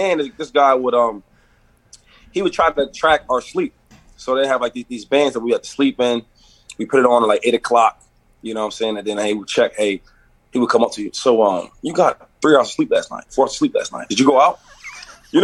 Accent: Harrisburg, Pennsylvania, United States; Yeah, because I'm from Harrisburg. That's about an hour away. So that was like my hometown team.

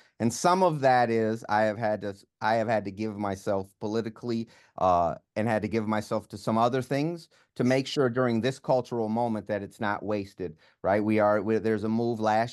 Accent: Minneapolis, Minnesota, United States; I'm from South Minneapolis. I live five blocks from where they murdered George Floyd.

